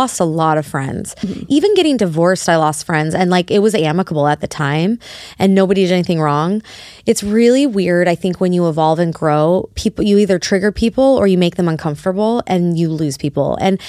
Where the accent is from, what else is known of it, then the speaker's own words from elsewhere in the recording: Las Vegas, Nevada, United States; also born or lived in Seattle; I was basically raised in Vegas. I was born in Seattle, but pretty much my whole life.